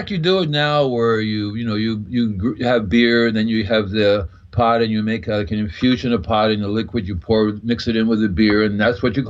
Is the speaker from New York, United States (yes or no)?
yes; New York City, New York, United States; I'm New York City boy, so my dad's Cuban, my mother's Puerto Rican, and I'm American.